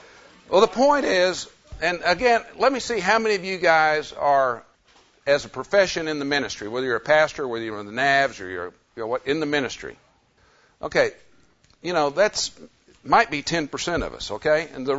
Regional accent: Oklahoma City, Oklahoma, United States; from Oklahoma City.

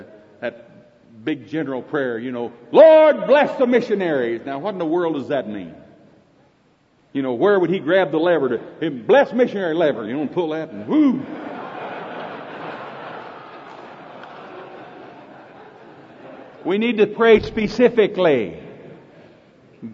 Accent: Oklahoma, United States; accent: Oklahoma; That's sort of a loose translation. That's Oklahoma English. By the way, accent. Thank you, John. Is my accent bothering you?

